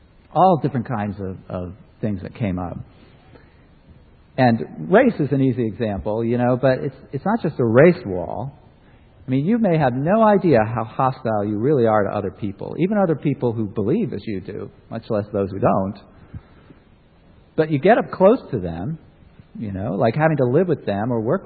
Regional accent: New York, United States; You know, I'm a New Yorker, after all.

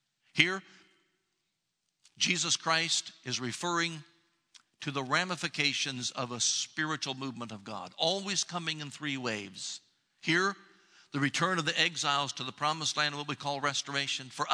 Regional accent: Columbus, Ohio, United States; who was perhaps the most famous minister ever to serve in Columbus, Ohio, my hometown.

